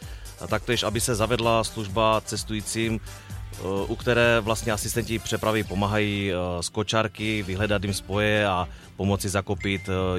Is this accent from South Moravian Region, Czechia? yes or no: no; Ostrava, Moravian-Silesian Region, Czechia; taktéž pocházím z Ostravy.